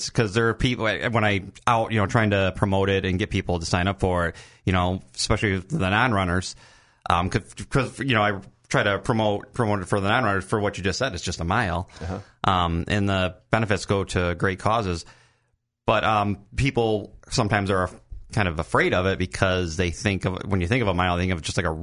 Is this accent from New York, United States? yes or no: no; Michigan, United States; now in Rockford, United States; Yeah, I'm like, I'm a transplant. I'm not a lifelong Rockford Red.